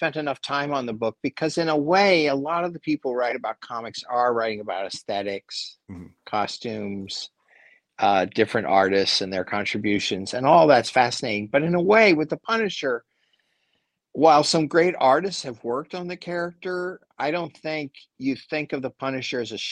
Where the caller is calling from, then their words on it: Bronx, New York, United States; I'm calling from the Bronx right now.